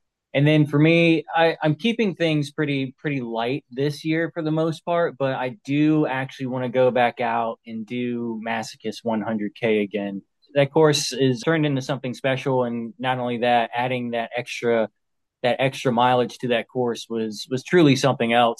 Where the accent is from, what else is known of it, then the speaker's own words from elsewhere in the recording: Virginia, United States; we're dirty Flatlanders from Hampton Roads.